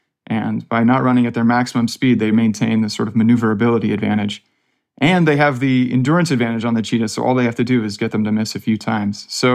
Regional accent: Palo Alto, California, United States; I'm just from Palo Alto, so about as far from the ranch as you can get.

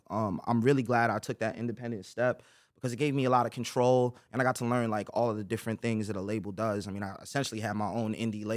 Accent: New York City, New York, United States; Brooklyn.

